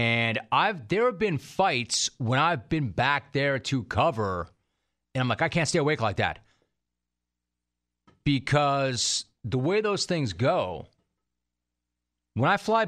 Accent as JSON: {"language": "English", "town": "Los Angeles", "region": "California", "country": "United States", "tie": "born or raised there", "said": "And me being a Los Angeles native and growing up in the Pacific time zone, I've never, ever, ever understood that."}